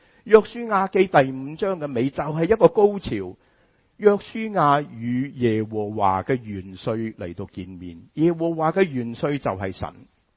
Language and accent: Cantonese; Hong Kong; 我哋香港人點講呀？趁佢病就點呀？